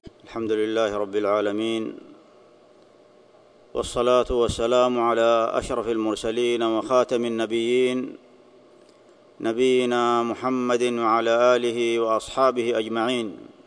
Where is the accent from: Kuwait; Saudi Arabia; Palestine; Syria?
Saudi Arabia; في بلادنا المملكة العربية السعودية، بلاد العلم والمعرفة، بلاد تكريم العلماء وحقول العلم المنتشرة في كل مكان